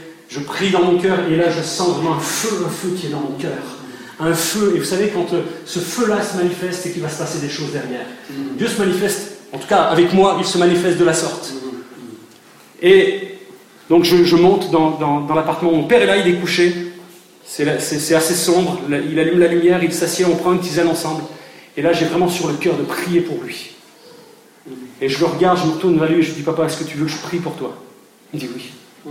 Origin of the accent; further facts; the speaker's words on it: Sète, Occitanie, France; born there; Et de Perpignan, je retourne faire un petit pèlerinage à Sète, ma ville natale.